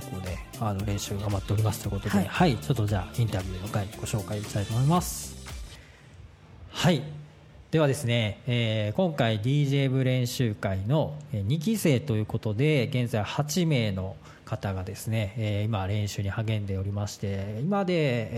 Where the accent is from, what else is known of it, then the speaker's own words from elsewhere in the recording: Osaka, Japan; 僕も大阪やったんで